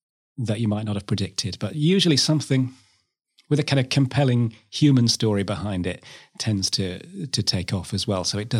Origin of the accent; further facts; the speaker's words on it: Poole, South West England, United Kingdom; Born in Poole, yeah. Okay. Yeah, absolutely. So, so I was born in Whatley Close in the near Poole Quay, and this has always been kind of my base, really.